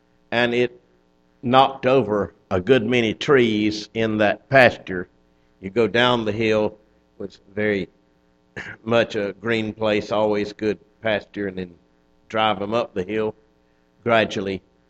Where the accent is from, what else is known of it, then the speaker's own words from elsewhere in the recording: Lumberton, North Carolina, United States; also born or lived in Moore County; I remember I was brought up in the summers in Moore County. I was born in Lumberton, was there school time in the winter with my parents, and was at my father's home, my grandparents' old home, the Blue Place